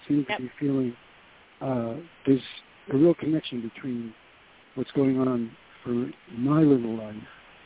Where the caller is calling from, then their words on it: New York, United States; New York. I'm in the city.